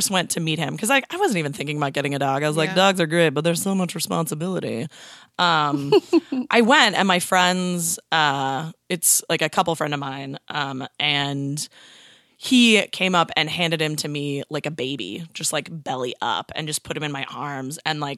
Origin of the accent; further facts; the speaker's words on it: Minnesota, United States; also born or lived in Boston, United States / Los Angeles, United States; I born and raised in Minnesota, went to Boston, went to BU for college, lived in LA for a year, like working in the film industry, and then ended up coming back here about 8 years ago.